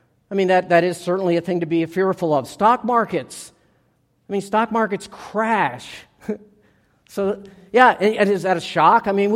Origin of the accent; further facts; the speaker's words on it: East Coast, United States; And I grew up on the East Coast and used to love going to the ocean